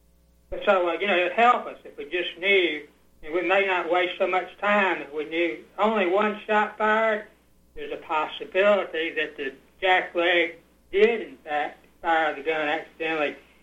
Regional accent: the South, United States; accent: Southern; Well, like Don, I have thought I've lost my southern accent. People sort of ridicule me and say, "No, you haven't."

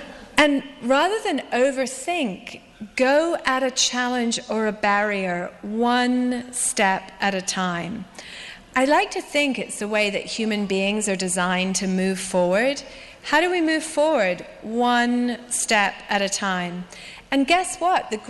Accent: Scotland, United Kingdom; also born or lived in London / Ireland; I was born in London, I was brought up in Scotland and Ireland, my father is an actor, and my mother was a literary agent

